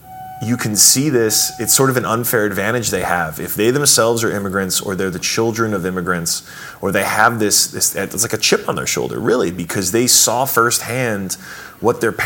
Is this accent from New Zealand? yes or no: no; Brooklyn, New York, United States; born there; I was just born into it because I was born in Brooklyn